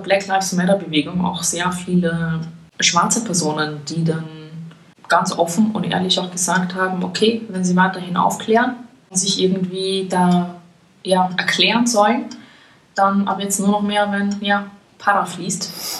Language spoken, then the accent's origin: German; Austria